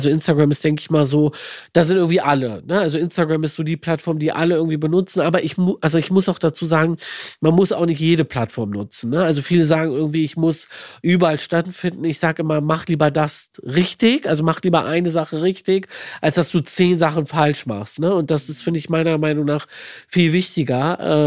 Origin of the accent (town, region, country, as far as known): Düsseldorf, North Rhine-Westphalia, Germany